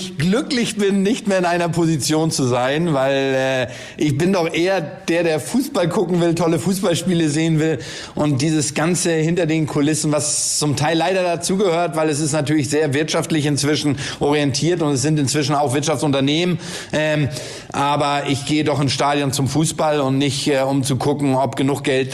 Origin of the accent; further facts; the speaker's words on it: Volksdorf, Hamburg, Germany; Also ich komme aus Volksdorf